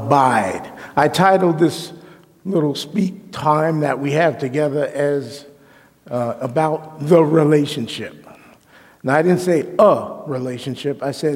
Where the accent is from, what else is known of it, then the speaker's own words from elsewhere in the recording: New York City, New York, United States; When I was about in my early 20s, I grew up in New York City. And I was living in New York